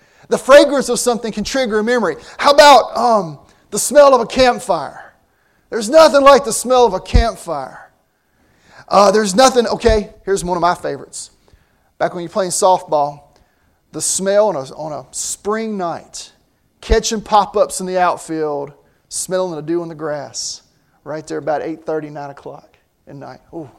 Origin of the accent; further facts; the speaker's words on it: Winston-Salem, North Carolina, United States; For example, there is a fragrance in my hometown that I used to smell when I was a kid. When the tobacco industry left Winston-Salem, you don't smell it as much.